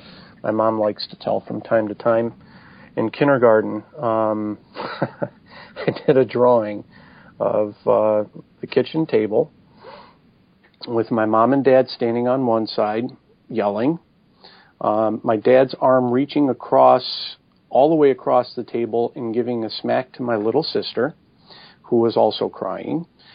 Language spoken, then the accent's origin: English; Cleveland, Ohio, United States; I grew up in suburban Cleveland, went to a suburban Cleveland school, and started drawing pretty much as soon as I could hold